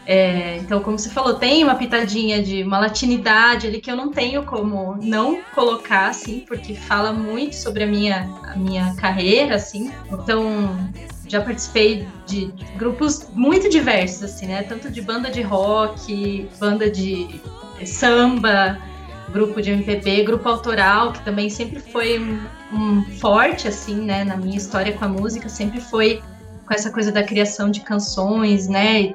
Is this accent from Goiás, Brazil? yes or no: no; Curitiba, Paraná, Brazil; also born or lived in Uruguay; sou cantora e compositora aqui de Curitiba. Eu sou nascida no Uruguai, vim pra cá bem pequenininha. E então eu tenho essa forte conexão aqui com Curitiba. Cresci aqui.